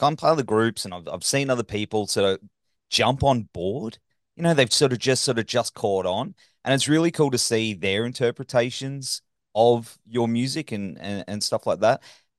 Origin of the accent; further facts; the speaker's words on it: Gold Coast, Queensland, Australia; believe you're starting the tour in my hometown. That never happens, bro. Gold Coast.